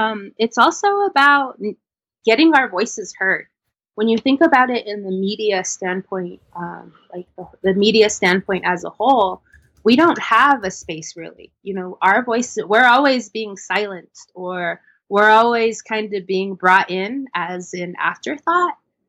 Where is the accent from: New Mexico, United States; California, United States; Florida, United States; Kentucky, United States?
New Mexico, United States; I actually am a New Mexico girl. On my dad's side, I grew up in New Mexico, and then on my mom's side, where we live in Arizona, but we live right at the border of Arizona and New Mexico